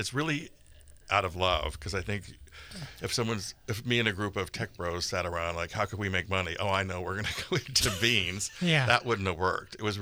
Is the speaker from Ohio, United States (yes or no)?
no; California, United States; I grew up in Marin in the 70s, pretty much.